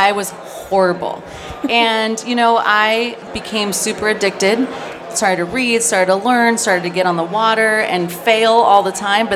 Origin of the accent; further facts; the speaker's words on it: Alaska, United States; born there; You know, I was born in Alaska, so I live in the Pacific Northwest.